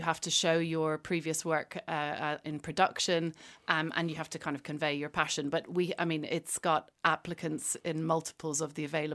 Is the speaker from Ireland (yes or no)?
yes; Ireland; So being an Irish woman